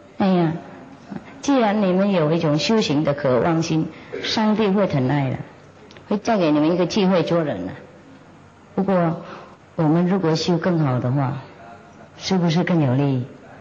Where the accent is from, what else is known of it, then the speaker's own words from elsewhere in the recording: China; 所以我们中国人去哪里还是一样有一种道德的精神呢